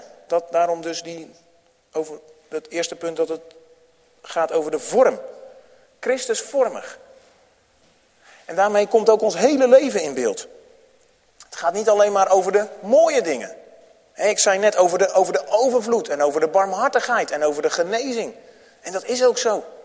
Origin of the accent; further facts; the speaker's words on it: Netherlands; En als je dan als Nederlanders bij elkaar zit, hè, want dat heette dan ook de Oranje Camping, dan ontstaat er op zo'n camping iets van de Nederlandse cultuur.